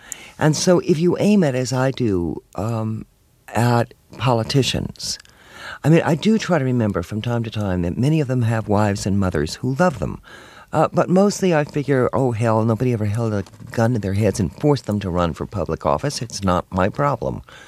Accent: Texas, United States; I mean, that's just where I grew up in East Texas before the Civil Rights Movement

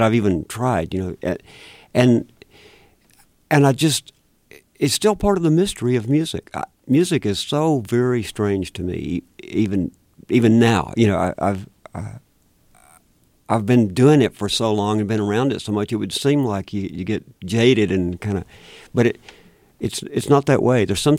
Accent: Lubbock, Texas, United States; I grew up basically in Lubbock.

